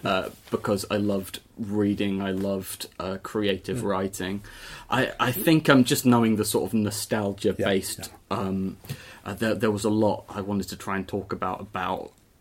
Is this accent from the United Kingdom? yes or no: yes; East of England, United Kingdom; now in Canterbury, United Kingdom; Obviously, I moved down to Canterbury from Hertfordshire